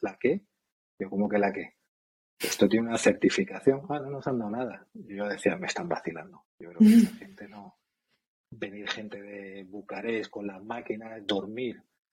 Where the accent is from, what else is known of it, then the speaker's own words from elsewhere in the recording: Extremadura, Spain; also born or lived in Latin America; now in Málaga, Spain; yo soy extremeño, pero estudié en la Universidad de Jaén, acabé viviendo en Málaga, aunque llevo, bueno, ya habrás visto de mi infancia tal que hemos comentado alguna vez, me he pasado 11 años viviendo en Latinoamérica por trabajos de mis padres